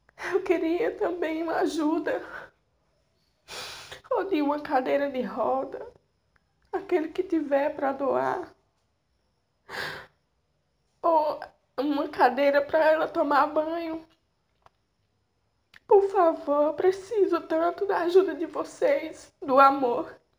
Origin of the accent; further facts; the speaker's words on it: São José de Belmonte, Pernambuco, Brazil; sou de São José de Belmonte. Moro na Vila Delmiro, próximo a Ureas Parque.